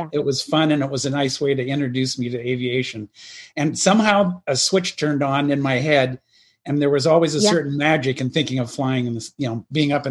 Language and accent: English; Olympia, Washington, United States; also born or lived in Regina, Canada; I was born in Regina, Saskatchewan, but I was only a year or so old when they came to the States. And I grew up in Olympia, which is south of Seattle. So I grew up in the Pacific Northwest there.